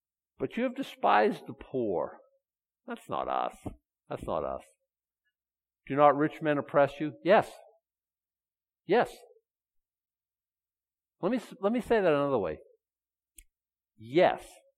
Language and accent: English; Boston, Massachusetts, United States; I was brought up in Boston. I know racism, okay?